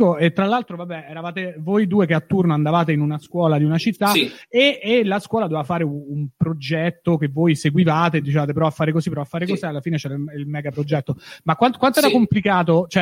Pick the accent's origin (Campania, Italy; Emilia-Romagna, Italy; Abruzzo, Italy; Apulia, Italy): Abruzzo, Italy; L'Aquila; io sono cresciuto all'Aquila e dicevo, speriamo che vengano all'Aquila.